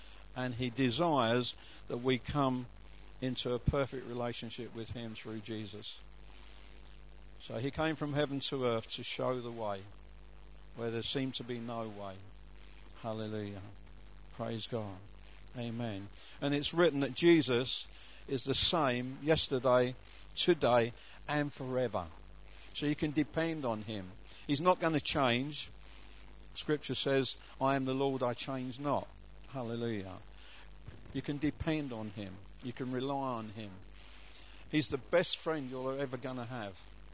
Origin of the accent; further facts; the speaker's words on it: Hackney Wick, London, United Kingdom; but I'm from Hackney Wick in London, so you know what I mean, mate?